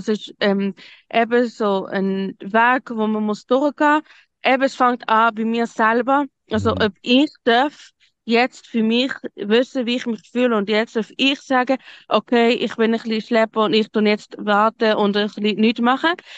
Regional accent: Zurich, Switzerland; ich bin in Zürich aufgewachsen

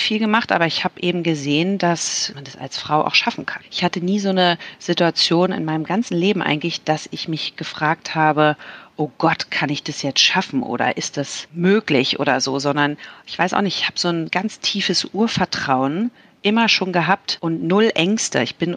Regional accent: Berlin, Germany; born there; Ich bin in Berlin geboren, Ende der 70er Jahre, fast an der Mauer.

